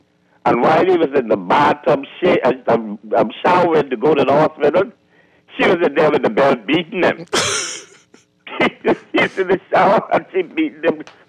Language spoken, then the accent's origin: English; Chippendale, New Providence, Bahamas; I live in New Providence. I grew up in Chippendale. May the 4th, 1951.